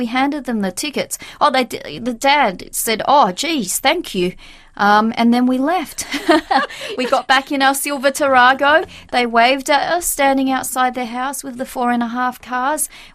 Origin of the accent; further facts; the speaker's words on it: Braybrook, Victoria, Australia; we grew up in Braybrook, so we knew what it was like to have a fistful of coins to buy a 50% icy pole.